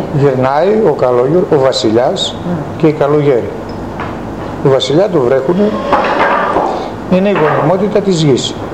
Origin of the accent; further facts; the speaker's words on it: Eastern Macedonia and Thrace, Greece; Θρακιώτης.